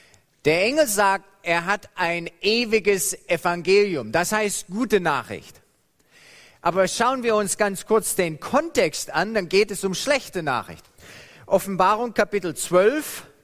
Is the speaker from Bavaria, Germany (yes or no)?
yes; Buxheim, Bavaria, Germany; Ich bin in Marburg an der Lahn geboren, dann in Buxheim in Bayern aufgewachsen. Und dann in Feuerbach in Stuttgart, da ist meine Familie